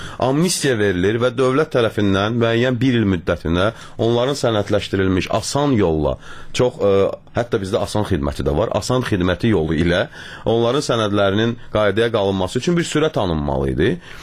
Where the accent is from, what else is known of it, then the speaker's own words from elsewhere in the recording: Baku, Azerbaijan; mən özüm Yasamalda böyümüşəm